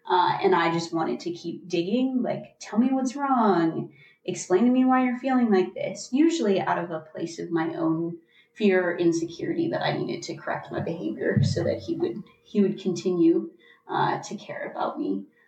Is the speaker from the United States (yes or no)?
yes; Midwest, United States; And I grew up in the Midwest where you say I'm sorry when you bump into